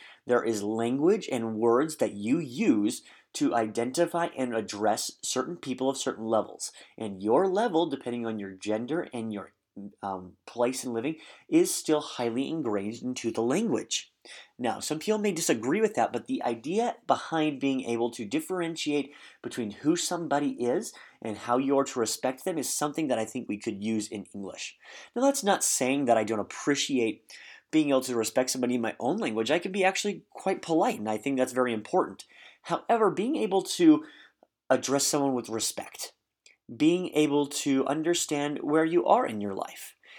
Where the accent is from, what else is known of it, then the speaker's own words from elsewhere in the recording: Nebraska, United States; I'm from Nebraska. I grew up in a small town of barely over 1,000 people. I grew up with my large family, and three sides of my house were cornfields.